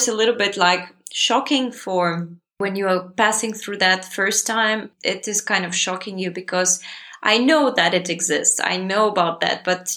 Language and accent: English; Russia; also born or lived in Soviet Union; And then I was growing up in Soviet Union, then in Russia.